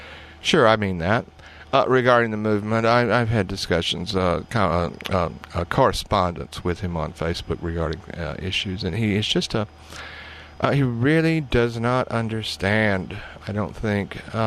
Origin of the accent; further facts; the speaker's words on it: Alabama, United States; I'm from Alabama, and used to have Elmer Gantry's come through with their.